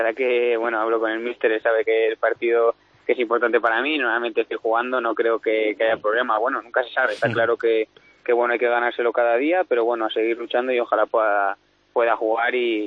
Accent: Torrelavega, Cantabria, Spain; yo por lo menos, por ejemplo, que soy de Torrelavega

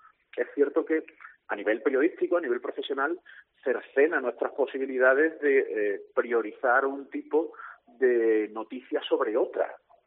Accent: Andalusia, Spain; Yo soy muy andaluz.

